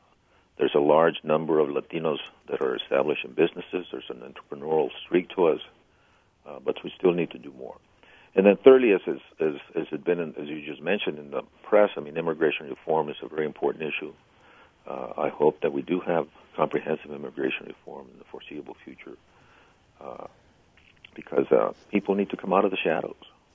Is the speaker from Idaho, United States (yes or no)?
no; California, United States; I mean, I grew up in California, so the weather is quite different from when I was growing up.